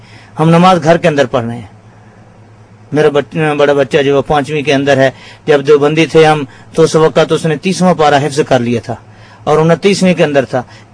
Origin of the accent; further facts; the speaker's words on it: Kabirwala, Punjab, Pakistan; ہمارا علاقہ جو ہے وہ کبیر والا ہے، ضلع خانے وال، پنجاب کے اندر ضلع خانے وال کبیر والا ہے